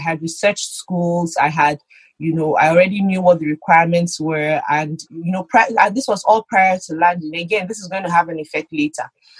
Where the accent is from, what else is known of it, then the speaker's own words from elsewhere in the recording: Lagos, Nigeria; So I grew up in Lagos.